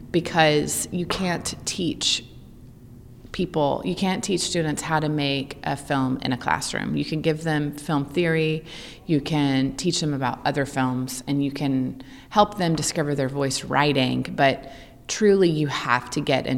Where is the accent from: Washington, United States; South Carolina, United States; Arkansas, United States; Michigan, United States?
Arkansas, United States; Little Rock; So when I grew up in Little Rock, there wasn't, I would say there wasn't a lot of filmmaking opportunities, but there weren't really any at all.